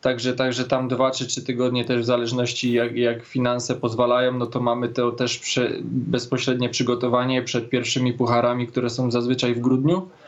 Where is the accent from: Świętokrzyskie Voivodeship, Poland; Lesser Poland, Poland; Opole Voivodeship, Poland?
Lesser Poland, Poland; Kluszkowce; also born or lived in Nowy Targ; Urodziłem się w Nowym Targu, większość życia mieszkałem w Kluszkowcach, teraz od 4 lat wynajmuję mieszkanie w Nowym Targu, właśnie tam, gdzie się urodziłem